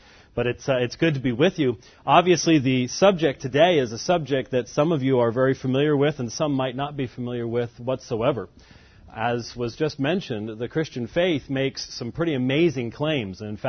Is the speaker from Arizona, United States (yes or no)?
yes; Phoenix, Arizona, United States; I hail from Phoenix, Arizona, where I'm not sure it's really gotten national attention yet, but it has not rained for 140 days there now.